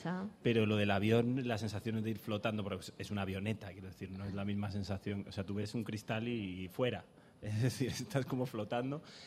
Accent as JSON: {"language": "Spanish", "region": "Galicia", "country": "Spain", "lives_now": "Madrid, Spain"}